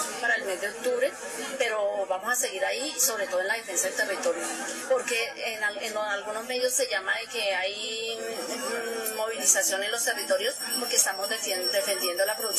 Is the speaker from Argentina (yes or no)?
no; Colombia; Estamos alimentando a Colombia, casi el 60% de los alimentos los producen los campesinos colombianos. Y somos pocos.